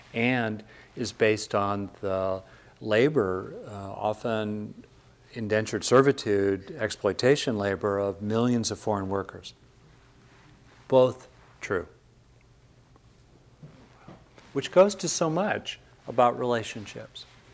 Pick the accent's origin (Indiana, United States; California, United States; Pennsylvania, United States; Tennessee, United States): California, United States; West Covina; You know, I grew up in West Covina, Southern California.